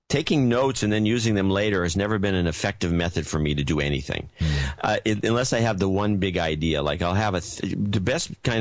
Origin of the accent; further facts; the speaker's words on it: California, United States; And I'm a Californian, so I rent cars.